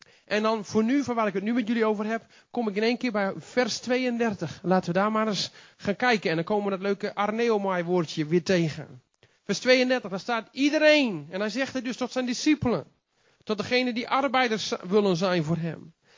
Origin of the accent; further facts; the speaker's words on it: Groningen, Netherlands; Want ik kom natuurlijk uit het noorden, dus ik ben een Groninger. En dat kun je denk ik ook wel een beetje aan me horen.